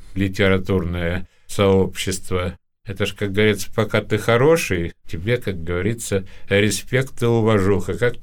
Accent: Karaganda, Karaganda Region, Kazakhstan; moved away; Я когда из Караганды уезжал в 1999 году, меня приглашали в Москву, но я почему-то отказался, хотя мне там и предлагали работать в аппарате, я почему-то поехал в Санкт-Петербург.

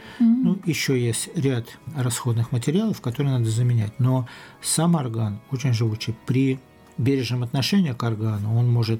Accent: Russia; во-первых, я из России

